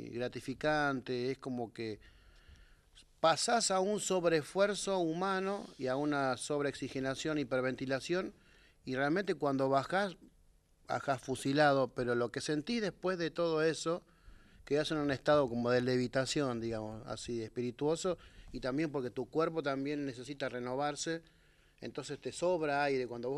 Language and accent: Spanish; Buenos Aires, Argentina; Yo soy de Buenos Aires, pero vivo hace muchos años en el norte